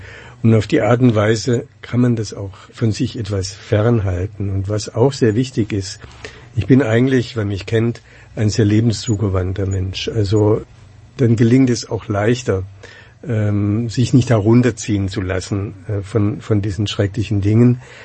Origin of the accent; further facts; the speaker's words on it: Germany; born there; Gut, ich bin auch Deutscher, aber es ist ja auch ein Zufall, dass ich in Deutschland geboren bin nach dem Krieg.